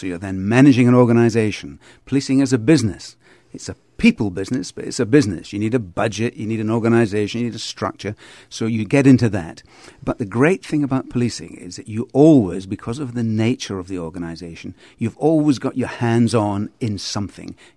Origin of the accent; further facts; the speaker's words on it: Coupar Angus, Scotland, United Kingdom; I'm Scottish, and it's a small place called Cooper Angus, which is on the east side of Scotland, which means I don't have a great accent, and so sometimes people can't quite determine where I'm from